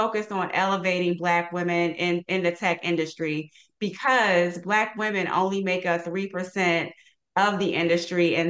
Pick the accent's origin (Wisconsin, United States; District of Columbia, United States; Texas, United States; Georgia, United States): District of Columbia, United States; Washington; And I am representing my hometown of Washington, D.C. as Miss Northwest Washington, D.C.